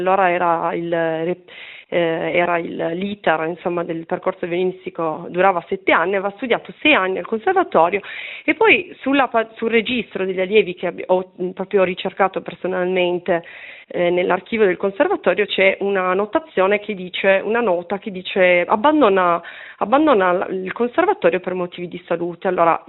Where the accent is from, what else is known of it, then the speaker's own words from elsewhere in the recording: Ivrea, Piedmont, Italy; noi canavesani, ecco, perché io sono originaria di Ivrea